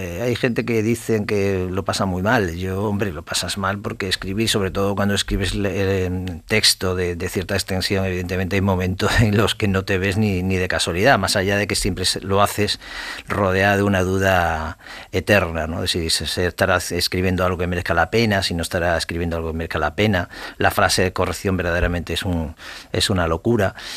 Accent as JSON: {"language": "Spanish", "town": "La Palma del Condado", "region": "Andalusia", "country": "Spain", "tie": "born there", "said": "Sí, bueno, yo nací muy cerca de Huelva, en un pueblo, La Palma del Condado"}